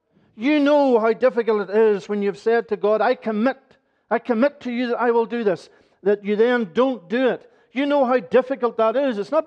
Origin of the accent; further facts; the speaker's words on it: Northern Ireland, United Kingdom; Growing up in Northern Ireland